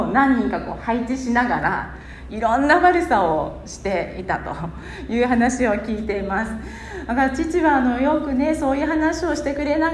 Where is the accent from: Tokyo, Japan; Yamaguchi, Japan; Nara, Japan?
Yamaguchi, Japan; Nagato; 私長門市出身なんですけど